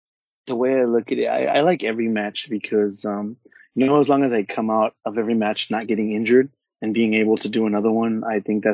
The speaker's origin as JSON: {"language": "English", "region": "California", "country": "United States", "said": "I'm from Orange County and from the West Coast, and, you know, everything I do is for my West Coast peeps"}